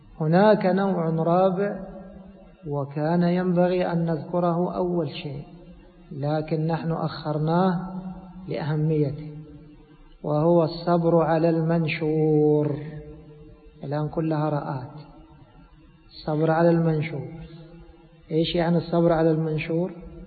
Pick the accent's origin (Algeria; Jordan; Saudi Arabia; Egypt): Egypt; نحن عندنا في بلادنا مصر إذا زرعنا الرز أول ما يخرج أخضر تكون هذه خامة